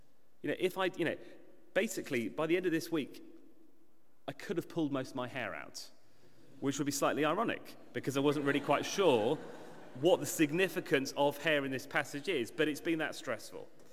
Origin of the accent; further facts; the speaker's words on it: Jersey; When I was growing up in Jersey in the Channel Islands